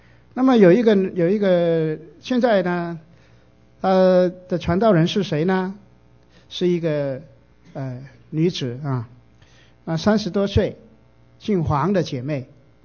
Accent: South China, China; 我们就在我们家乡啊，是南中国南边的海岸的起点呢，那个海滩啊

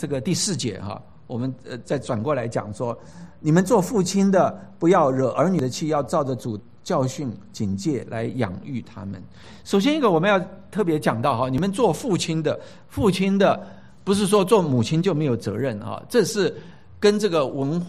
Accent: China

